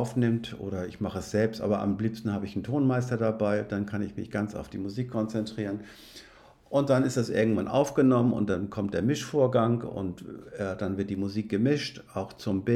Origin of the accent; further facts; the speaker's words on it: Schleswig-Holstein, Germany; now in Hamburg, Germany; Ich komme aus der Provinz, aus Schleswig-Holstein, und bin dann nach Hamburg gezogen.